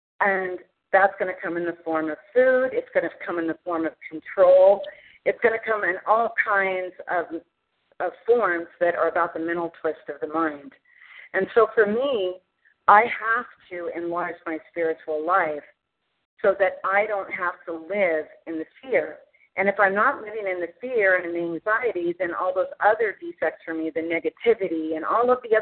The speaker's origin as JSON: {"language": "English", "region": "California", "country": "United States", "said": "I'm from California and newly recovered."}